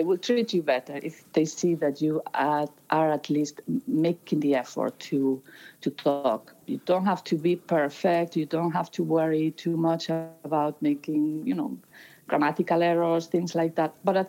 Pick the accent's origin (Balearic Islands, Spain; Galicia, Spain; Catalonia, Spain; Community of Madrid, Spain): Galicia, Spain; Pontevedra; English is a second language; also born or lived in Ireland; Well, I'm actually from Pontevedra. I'm living here now again, but I was living in Ireland for around 15 years.